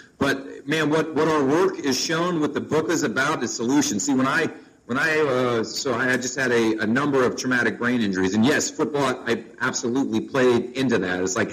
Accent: Texas, United States; I grew up in Texas, in the United States, and, you know, football is kind of a way of life.

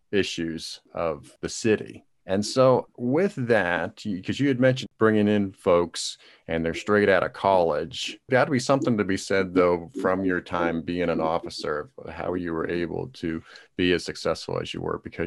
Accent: Pennsylvania, United States; now in Baltimore, United States; I was from Pennsylvania, so I was new to the city, new to the profession

